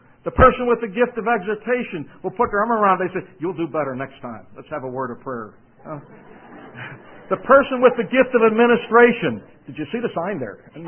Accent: Pittsburgh, Pennsylvania, United States; I was raised in Pittsburgh, probably never heard of that sports team.

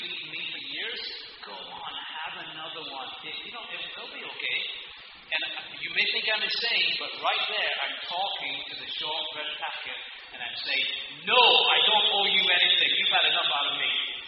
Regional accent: United Kingdom; now in United States; Forgive me as a Brit there, but. Although the weather's miserable, that's why I live in the U.S.

